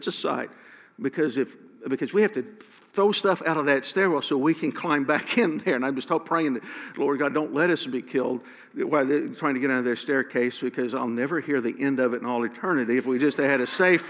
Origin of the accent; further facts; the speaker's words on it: Oklahoma, United States; Now, we live in Oklahoma. I grew up here in Oklahoma. I've lived just about all of my life here in Oklahoma.